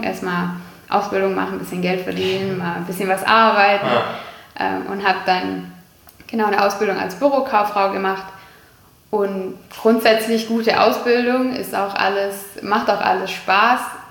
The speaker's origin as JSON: {"language": "German", "town": "Herrenberg", "region": "Baden-Württemberg", "country": "Germany", "tie": "born there", "said": "Ja, also ich bin in Herrenberg geboren"}